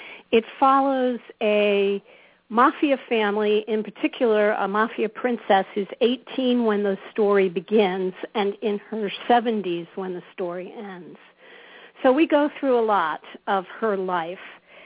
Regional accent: East Coast, United States; I'm originally from the East Coast, my parents used to fly down to Havana and gamble.

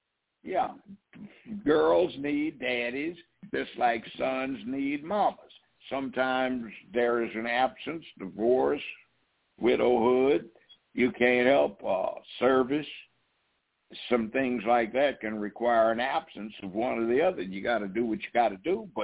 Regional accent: Memphis, Tennessee, United States; I know there is police brutality. I'm from Memphis. Hell, I've been here 50 years.

